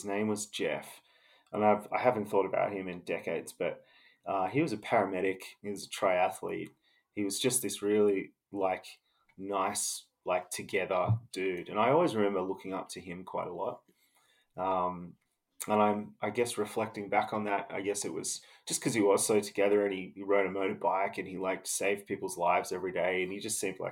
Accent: Darwin, Northern Territory, Australia; also born or lived in Newcastle / Copacabana; Well, I was born in Newcastle, which is the question. And then when I was two, we moved to Darwin. So I grew up for half of my life until I was nearly a teenager in Darwin. And then we moved to Copacabana, which is a little beach town on the central coast, about an hour and a half north of Sydney.

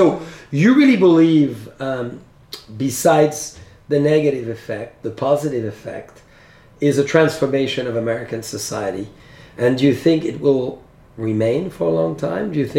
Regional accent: France; And maybe because I'm from France and people assume that I know food more than most

